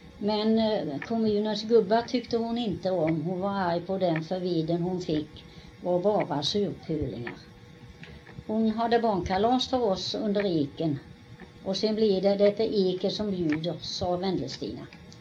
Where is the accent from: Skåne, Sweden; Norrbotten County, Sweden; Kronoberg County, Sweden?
Kronoberg County, Sweden; Skruv; och jag är uppvuxen här i Skruv.